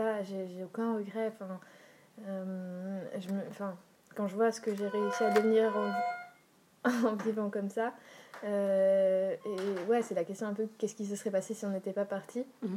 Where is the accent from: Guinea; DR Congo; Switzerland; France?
Switzerland; je suis une Suisse un peu ratée, je suis désolée.